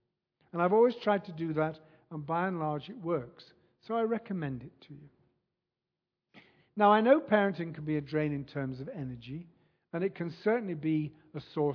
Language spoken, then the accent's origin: English; Wrexham, Wales, United Kingdom; my hometown of Wrexham in North Wales.